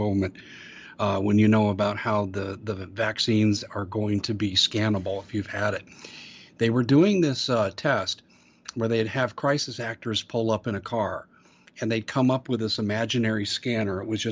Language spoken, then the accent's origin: English; Colorado, United States; When I was doing my radio show, 2008, 2009, and I grew up in Colorado, and I have two friends, lifetime friends, that are in law enforcement.